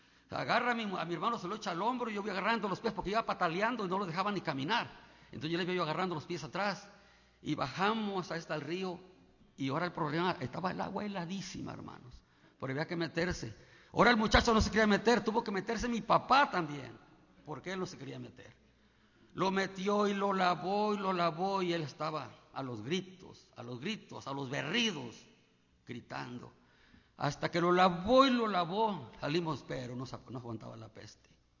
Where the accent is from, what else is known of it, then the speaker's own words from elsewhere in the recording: Puebla, Mexico; Nosotros vivimos del lado de Puebla.